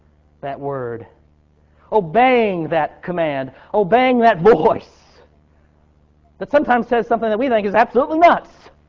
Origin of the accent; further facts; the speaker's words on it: Texas, United States; I'm not from Missouri. I'm from Texas.